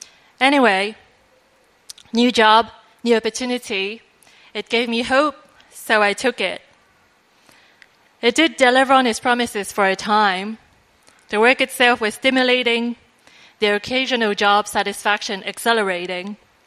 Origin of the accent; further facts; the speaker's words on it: France; now in Hong Kong; I was born and raised in France and have been living in Hong Kong for a little bit more than 7 years now. I am new to Christianity